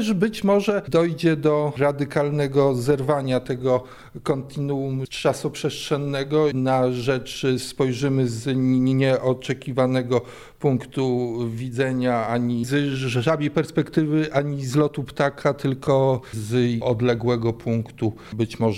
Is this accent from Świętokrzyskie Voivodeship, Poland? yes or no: no; Kazimierz Dolny, Lublin Voivodeship, Poland; wychowując się w Kazimierzu